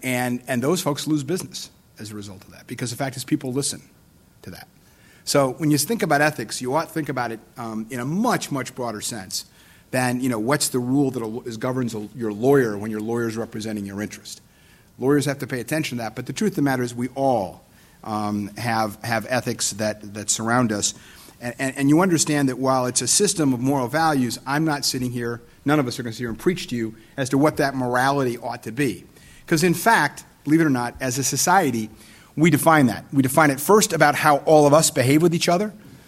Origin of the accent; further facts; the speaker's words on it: Chicago, Illinois, United States; Northwestern, which is my hometown, Chicago, but I love coming to Boston.